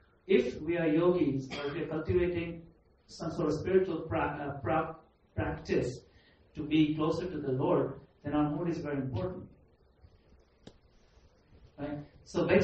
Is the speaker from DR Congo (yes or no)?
no; Kenya; I grew up in Kenya. It's actually hard to see fat people there.